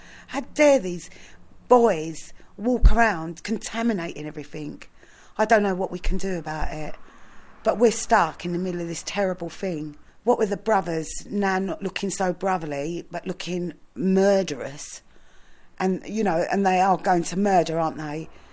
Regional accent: Sydenham, London, United Kingdom; I was born in Sydenham. I've never seen anything like this in my life. I was born and raised in Sydenham.

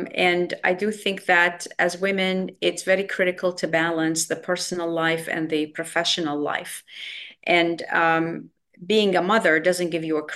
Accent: Baghdad, Baghdad Governorate, Iraq; moved away as an adult; as a person who came in from Iraq, I'm from Baghdad, born and raised there, did my medical school there. We came in as immigrants

